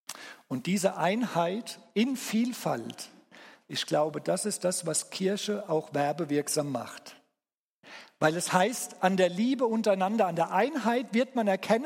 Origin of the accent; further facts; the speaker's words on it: Germany; now in Switzerland; Können wir als Deutsche in der Schweiz leben?